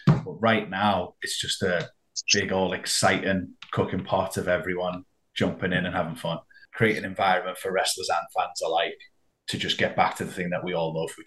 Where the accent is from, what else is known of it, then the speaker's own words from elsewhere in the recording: Liverpool, North West England, United Kingdom; It's our first time back in Liverpool in over 5 years. So I'm excited to be in my hometown, but also to be going to my hometown as part of a show this exciting.